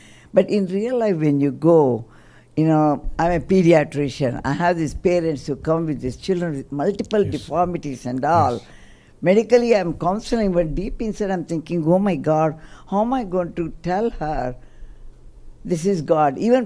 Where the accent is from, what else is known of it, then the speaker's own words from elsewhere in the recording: Florida, United States; from Florida.